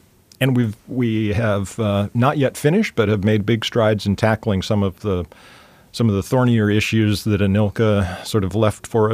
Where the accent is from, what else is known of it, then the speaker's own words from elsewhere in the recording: California, United States; back in California where I was growing up in Boy Scouts.